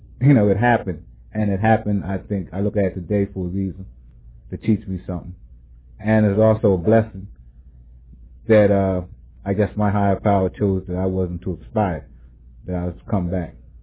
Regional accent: Westchester, United States; And I was born in Westchester and raised up on East Minor Street, which is only one street away, you know.

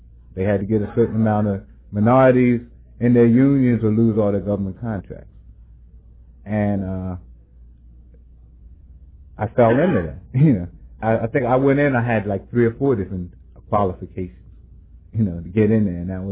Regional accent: Westchester, New York, United States; because I came from Westchester, and when I look back at my schooling, or when I was in school, I was usually the only black person in my class, or one of the only ones

